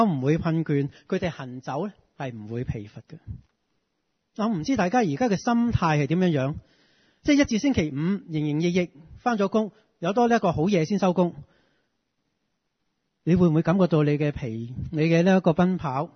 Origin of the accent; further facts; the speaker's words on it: China; 即系我哋中国人所讲嘅系五脏六腑